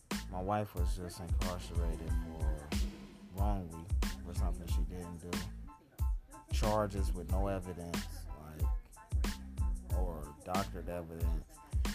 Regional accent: Phoenix, Arizona, United States; Right now, like, I'm from Phoenix.

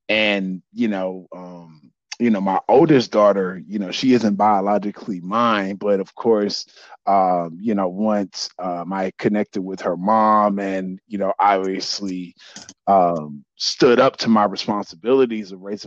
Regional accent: Houston, Texas, United States; I'm from Houston, Texas.

